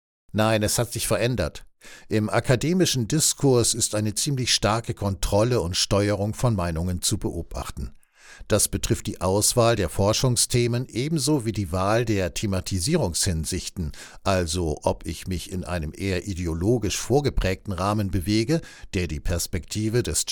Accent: Germany; now in Austria; Als ich nach Österreich zog, habe ich immer gesagt, seid mir nicht böse, ich bin ein Piefke, ich sag's direkt.

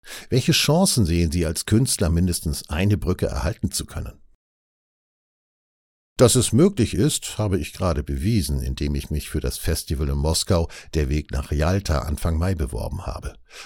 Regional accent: Germany; Ich bin nun mal in der DDR groß geworden und dort sozialisiert.

